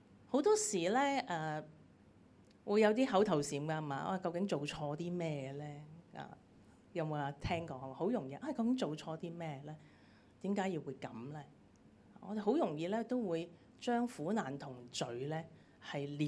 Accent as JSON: {"language": "Chinese", "country": "China", "said": "跟我們中國人都很像的"}